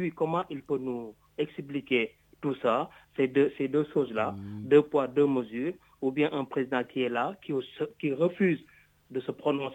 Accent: Senegal; en tant que Sénégalais

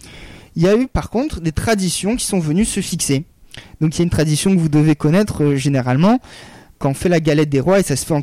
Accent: Provence-Alpes-Côte d'Azur, France; Chez nous, en Provence, quand vous achetez un gâteau des rois, on est d'accord, il y a la fève et le sujet.

